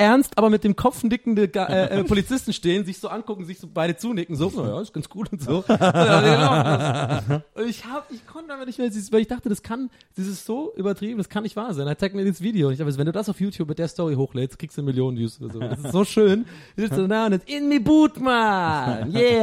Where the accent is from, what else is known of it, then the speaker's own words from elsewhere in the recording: Dublin, Leinster, Ireland; ich bin ja Ire, ja, und ich komme aber aus Dublin, ich bin Stadtkind so.